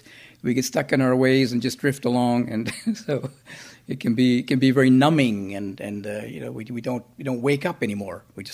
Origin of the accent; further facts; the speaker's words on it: Vancouver, British Columbia, Canada; I grew up in Vancouver and I like sunshine, not rain.